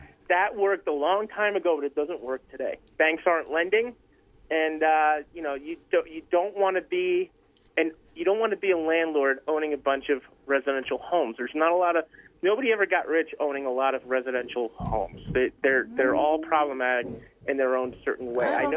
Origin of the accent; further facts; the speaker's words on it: New York City, New York, United States; I've been to cities, born and raised in New York City.